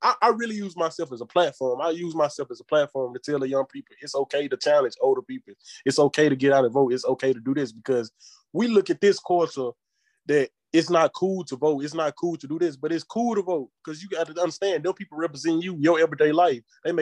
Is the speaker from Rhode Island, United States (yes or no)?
no; Earl, Arkansas, United States; I'm from Earl, Arkansas. I currently serve on the city council out here in Earl, Arkansas. I'm 22 years old.